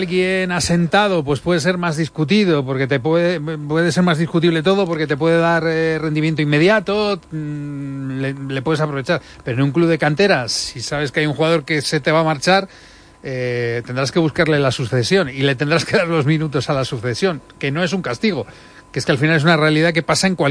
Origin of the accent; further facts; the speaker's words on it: Navarre, Spain; soy navarro